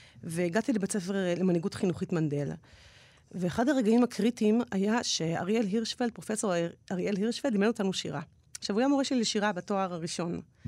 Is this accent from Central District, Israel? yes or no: yes; Ra'anana, Central District, Israel; now in Jerusalem, Israel; אני מגיעה מירושלים, גדלתי ברעננה, אני בת 46, אני נשואה, יש לי 3 בנות, ומאז הלימודים, הגעתי לאוניברסיטה העברית ללמוד ספרות ופילוסופיה, ונשארתי בירושלים, למעט 3 שנים שהייתי בשליחות בלונדון.